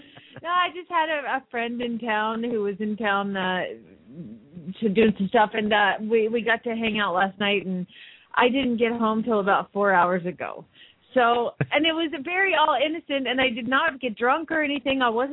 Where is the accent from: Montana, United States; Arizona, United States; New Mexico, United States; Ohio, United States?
Arizona, United States; Phoenix; from Phoenix, Arizona